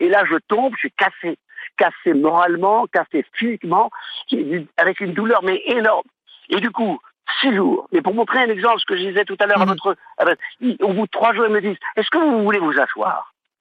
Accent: Paris, Île-de-France, France; Je suis parisien, intramuros. Et je suis dans une région qui s'appelle le Gard.

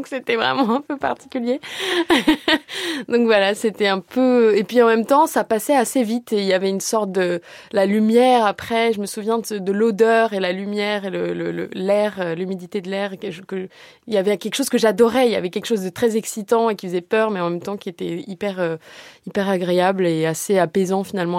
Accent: Brazil; ça fait partie de mes souvenirs de mon enfance au Brésil

